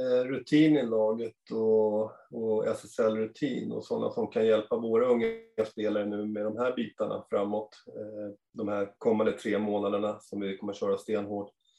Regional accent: Haninge, Stockholm County, Sweden; Nej, jag är från Haninge från början.

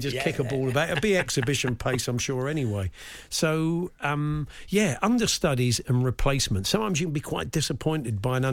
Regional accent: Cardiff, Wales, United Kingdom; from Cardiff.

